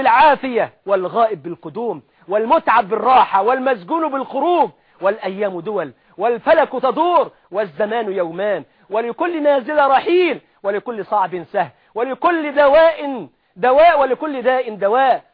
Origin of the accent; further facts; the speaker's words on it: Egypt; ودي مشهورة جدا معروفة عندنا في مصر